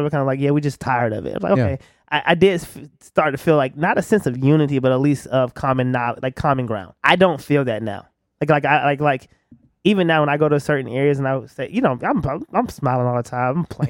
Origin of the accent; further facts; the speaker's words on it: the South, United States; you know how I am from the South. You know, I said, where I come from, we don't do stuff like that. We take care of our people.